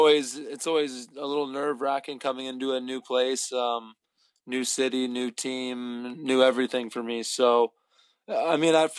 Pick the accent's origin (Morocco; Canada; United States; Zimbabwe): Canada; Being a Canadian kid growing up